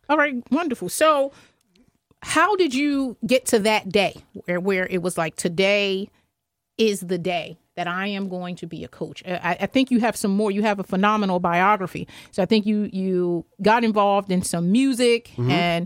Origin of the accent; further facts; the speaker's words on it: New Jersey, United States; My parents were both born and raised in Georgia, and then their children, we're first generation mm-hmm. New Jersey residents.